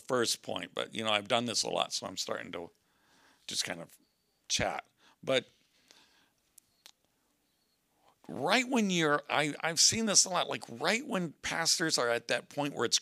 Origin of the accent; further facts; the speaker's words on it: Chicago, Illinois, United States; as you just heard, I'm from Chicago.